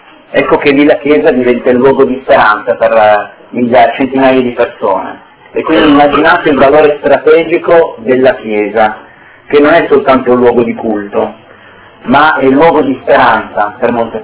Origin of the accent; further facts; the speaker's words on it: Turin, Piedmont, Italy; vengo da Torino, quindi è facile abbinare il mio nome alla città di provenienza